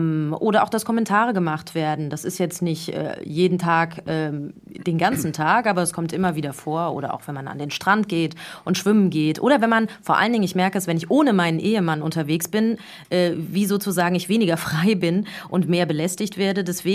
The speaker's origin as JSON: {"language": "German", "town": "Frankfurt", "region": "Hesse", "country": "Germany", "tie": "born or raised there", "lives_now": "Rabat, Morocco", "said": "als das vielleicht jetzt in meiner Heimatstadt Frankfurt ist."}